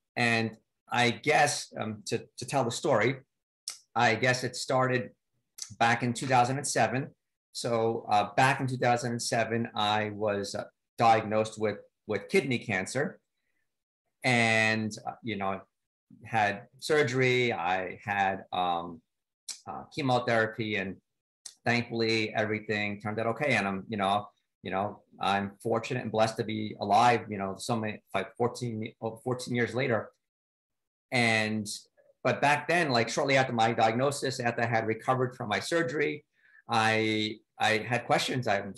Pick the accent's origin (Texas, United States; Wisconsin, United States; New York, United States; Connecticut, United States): New York, United States; Brooklyn; also born or lived in Staten Island; So I'm from New York. I was born in Brooklyn, yeah, and born and raised in Brooklyn and Staten Island, both in New York City